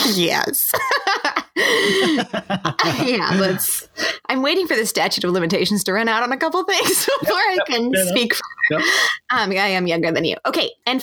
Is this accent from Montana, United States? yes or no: yes; Montana, United States; Because we are from Montana.